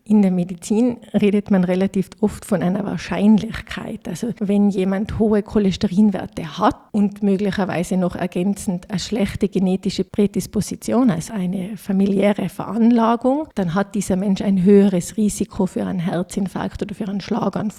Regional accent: Austria; zum Beispiel bei uns in Österreich die Walnüsse

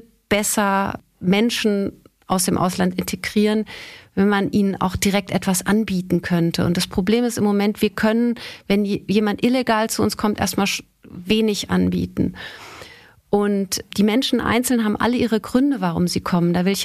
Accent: Austria; now in Germany; ich bin Österreicherin. Ich wähle in Österreich, okay. Ich darf in Deutschland gar nicht wählen. Ich möchte aber die deutsche Staatsbürgerschaft jetzt schon langsam, aber sicher mal beantragen.

